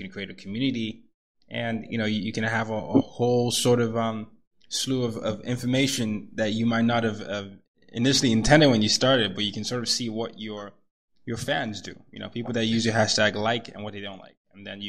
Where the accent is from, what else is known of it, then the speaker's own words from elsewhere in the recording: Nigeria; European and then some Nigerian. It's because that's, you know, just the way I grew up. But initially, no one ever thinks I'm Nigerian, and then you go back to Nigeria, I'm only Nigerian